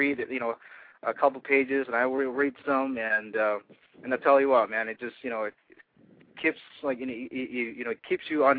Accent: Philippines; born there; see, I'm Filipino. I'm

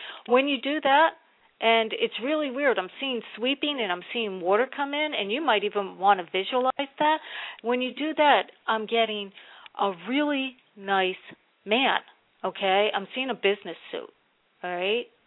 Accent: New Jersey, United States; because I grew up in Jersey around a lot, I'm not Italian, but I grew up around a lot of Italians in a big family of seven kids that I hung out with when I was growing up.

